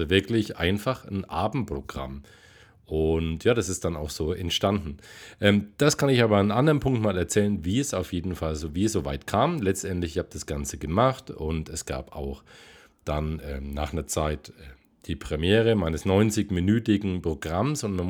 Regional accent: Bavaria, Germany; accent: Franconian; habe ich irgendwann angefangen, Texte dazu zu machen in meinem fränkischen Dialekt.

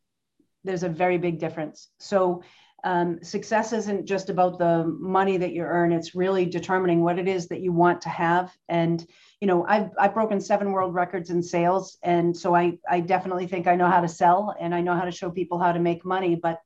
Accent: Boston, Massachusetts, United States; So I'm from Boston. So I'm a little bit of a diehard Patriots fan, right?

